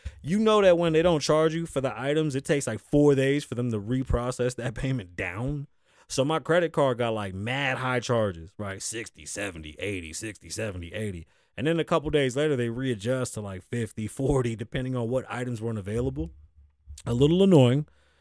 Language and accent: English; Las Vegas, Nevada, United States; I'm from Vegas. We tip.